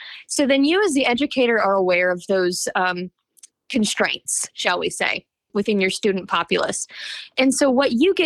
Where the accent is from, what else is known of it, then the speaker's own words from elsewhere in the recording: Appalachia, United States; You are Appalachian. You are part of us, and we are part of you.